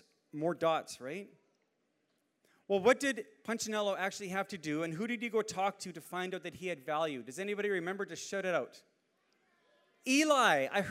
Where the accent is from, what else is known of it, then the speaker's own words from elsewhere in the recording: Canada; And we're Canadian, we think about hockey all year